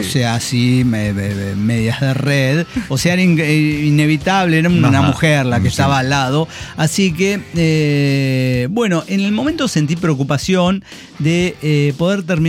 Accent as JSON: {"language": "Spanish", "town": "Olavarría", "region": "Buenos Aires Province", "country": "Argentina", "tie": "born or raised there", "said": "Soy de Olavarría de toda la vida."}